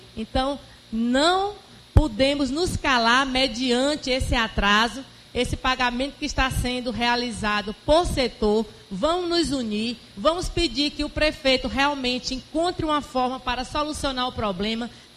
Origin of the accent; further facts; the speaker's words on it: São João dos Patos, Maranhão, Brazil; já presenciei 2 carnavais lá em São João dos Patos, minha terra.